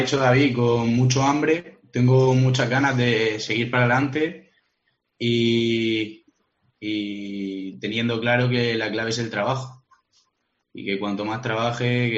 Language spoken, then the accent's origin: Spanish; Cartagena, Region of Murcia, Spain; Sí, soy de Cartagena, de toda la vida. Nací aquí.